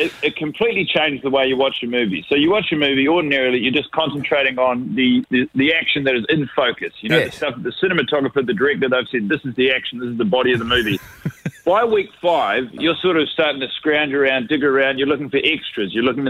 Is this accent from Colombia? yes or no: no; New Zealand; So I went up on stage and said, hello, I'm from New Zealand, the sort of the palpable disappointment that spread across the face of the audience was devastating.